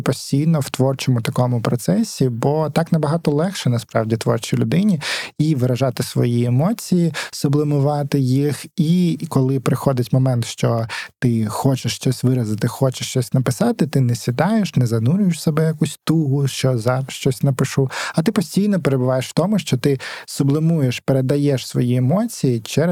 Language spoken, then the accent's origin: Ukrainian; Kharkiv, Kharkiv Oblast, Ukraine; also born or lived in Sumgait, Azerbaijan; Я народився в Баку, точніше в Сумгаїті, це під Баку містечко. Ось, і Там я прожив десь рік, і потім ми переїхали в Україну, в Харків, і все своє свідоме життя до повномасштабного вторгнення я жив в Харкові.